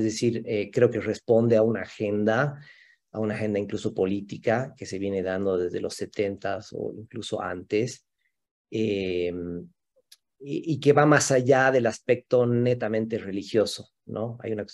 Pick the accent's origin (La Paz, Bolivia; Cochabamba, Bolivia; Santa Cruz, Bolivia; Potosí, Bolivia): Cochabamba, Bolivia; para mí es importante retratar y explorar el lugar de donde vengo, ¿no? Que es Cochabamba.